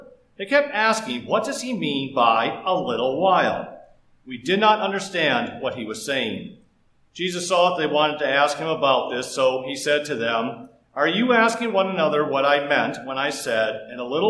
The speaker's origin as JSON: {"language": "English", "town": "Detroit", "region": "Michigan", "country": "United States", "tie": "born or raised there", "said": "Now, I grew up in Detroit, so obviously then I'm going to root for those losers."}